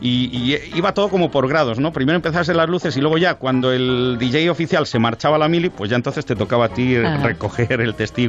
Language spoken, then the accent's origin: Spanish; Castilla-La Mancha, Spain; Bueno, yo como manchego